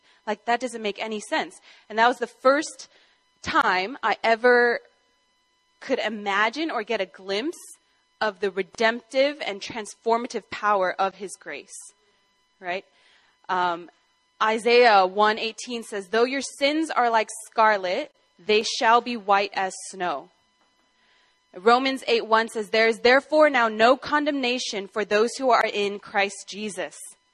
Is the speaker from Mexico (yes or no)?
no; California, United States; It's a little different from all the churches we grew up in California.